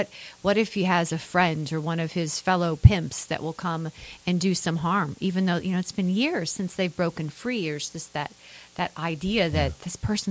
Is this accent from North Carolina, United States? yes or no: no; Louisville, Kentucky, United States; I grew up in the Okolona neighborhood, went to Guardian Angels when it was Guardian Angels.